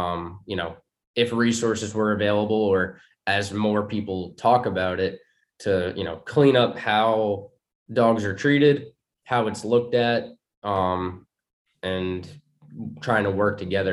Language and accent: English; New York, United States; Maybe it's a little bit of softness growing up in New York